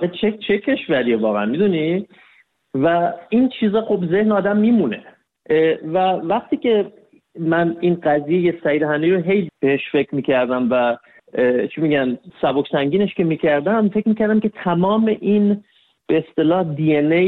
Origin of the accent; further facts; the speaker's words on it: Iran; آدم نمیتونه توی ایران بزرگ شده باشه در شرایطی که ما بزرگ شدیم. من متولد 1360م، یعنی من با توی جنگ بزرگ شدم